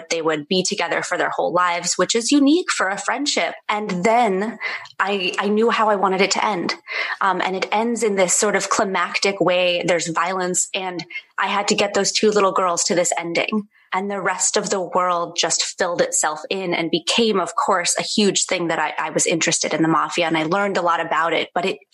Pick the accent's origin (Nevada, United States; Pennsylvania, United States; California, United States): California, United States; also born or lived in New York; I grew up in California, but I spent 10 years in New York, and many of those years were in Brooklyn.